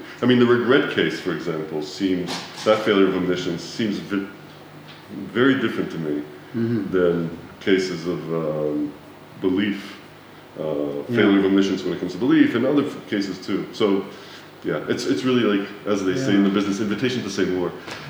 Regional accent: Canada; I'm Canadian.

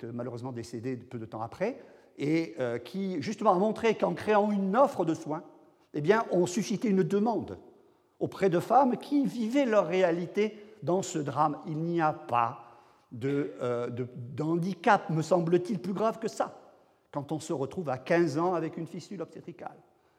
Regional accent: France; on sait les problèmes que ça a posé chez nous, en France.

